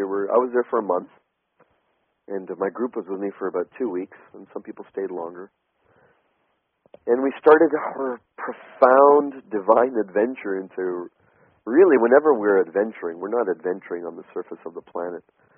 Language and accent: English; British Columbia, Canada; You know, we're from Western Canada, which is so fresh. British Columbia is so alive and air is so good.